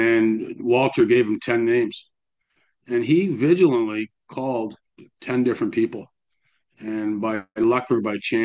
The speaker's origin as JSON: {"language": "English", "town": "St. Catharines", "region": "Ontario", "country": "Canada", "tie": "born there", "said": "You know, I was born in St. Catharines, Ontario, which is not far from Buffalo, as I'm certain all of you know, in 1963."}